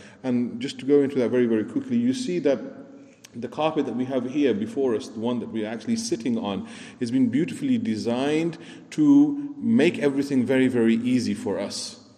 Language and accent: English; United Kingdom; We as British especially, we should be used to the line system.